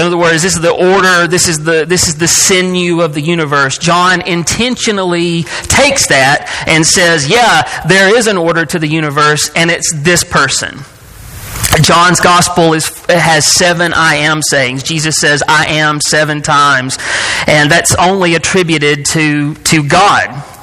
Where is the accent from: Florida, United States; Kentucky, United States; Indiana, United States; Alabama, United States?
Alabama, United States; Gadsden; I'm originally from Etowah County, Gadsden, and I think this is safe.